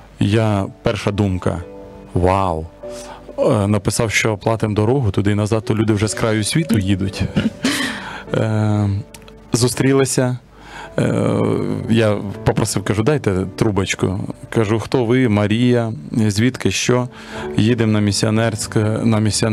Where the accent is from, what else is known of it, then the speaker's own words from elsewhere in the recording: Tomakivka, Dnipropetrovsk Oblast, Ukraine; Я родом з Дніпропетровщини, з півдня, з Томаківки.